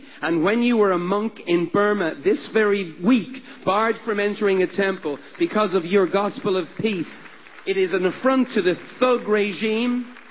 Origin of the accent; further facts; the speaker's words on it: Ireland; as an Irishman who has seen some of these things close up